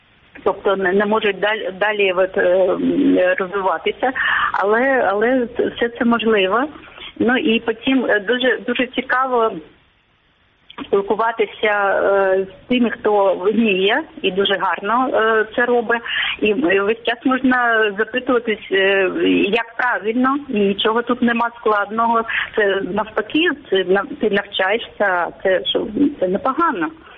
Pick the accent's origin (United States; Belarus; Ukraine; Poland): Ukraine; Crimea; born there; Я народилася в Криму, в мене українське коріння